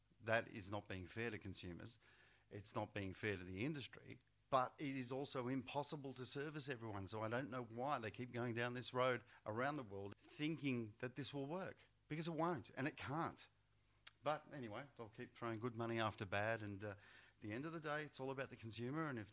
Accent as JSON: {"language": "English", "country": "Australia", "said": "I'm very proud as an Australian"}